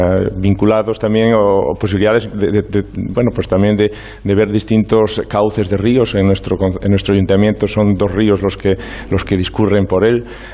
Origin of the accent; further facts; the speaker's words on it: Galicia, Spain; somos gallegos, tanto tú como yo, y creo que nos caracteriza a nuestras gentes que somos gente hospitalaria